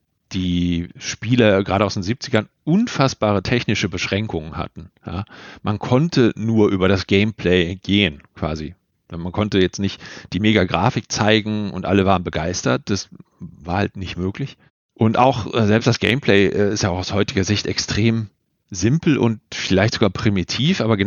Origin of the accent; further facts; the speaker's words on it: West Germany, Germany; ich bin Wessi aus Westdeutschland und habe dieses Exponat erst durch meine Arbeit im Museum kennengelernt.